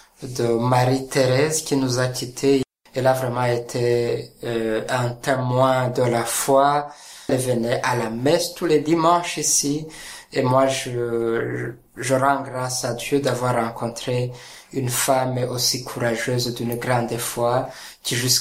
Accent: Rwanda; Je suis né en 1975, donc je suis rwandais d'origine.

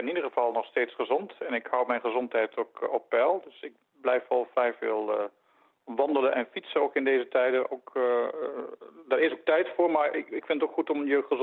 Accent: Netherlands; now in Leuven, Belgium; En je hoort aan mijn tong vallen, ik ben Nederlander van afkomst en ik ben lid van de Orde van de Augustijnen.

